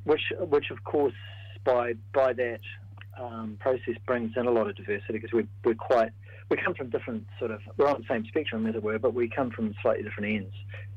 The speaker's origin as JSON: {"language": "English", "town": "Dunedin", "region": "Otago", "country": "New Zealand", "tie": "born or raised there", "said": "Andrew grew up in Auckland, I grew up in Dunedin."}